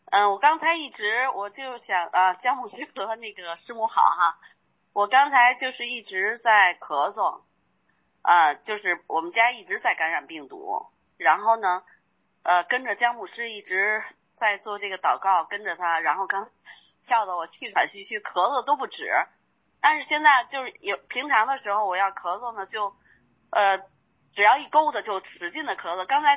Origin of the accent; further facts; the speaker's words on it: Beijing, China; 我是北京人，经我们教会的姊妹带入直播间。